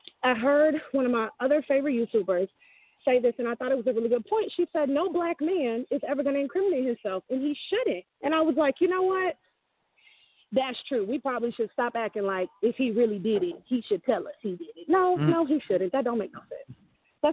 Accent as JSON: {"language": "English", "town": "Houston", "region": "Texas", "country": "United States", "tie": "born or raised there", "said": "I grew up around a lot of different people because I'm from Houston and they have all these different kind of ethnic sectors."}